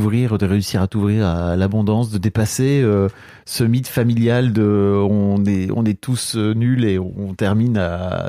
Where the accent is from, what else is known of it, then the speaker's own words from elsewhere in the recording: Hauts-de-France, France; Moi, je viens du Nord, donc c'est vraiment no pain, no gain.